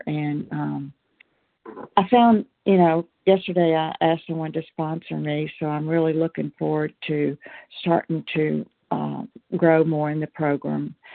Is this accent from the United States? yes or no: yes; Louisiana, United States; Oh, Louisiana.